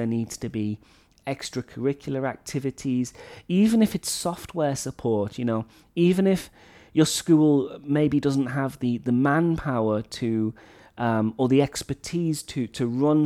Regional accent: Wales, United Kingdom; Even in a small area like Northeast Wales, where I'm from, you know, people in Flint speak differently to people from Wrexham, who speak differently to people from Chester.

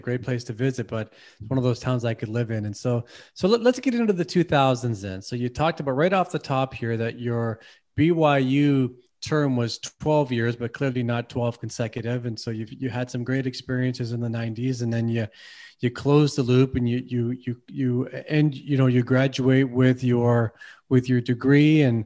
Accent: Toronto, Ontario, Canada; even though I was born in Toronto and I've been raised in Canada

